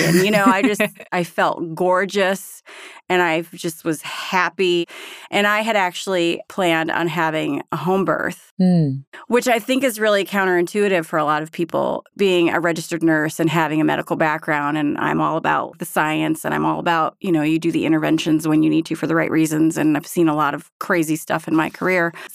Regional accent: Berthoud, Colorado, United States; I am from Berthoud, Colorado.

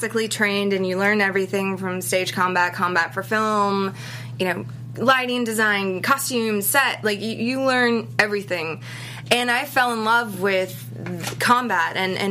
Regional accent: Boston, Massachusetts, United States; But it's a character, and you know, I'm from Boston.

